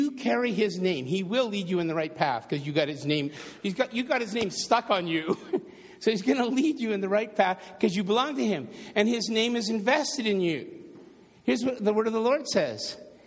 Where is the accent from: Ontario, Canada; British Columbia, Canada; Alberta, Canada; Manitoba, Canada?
Ontario, Canada; Toronto; I grew up in Toronto. It was almost impossible to achieve there.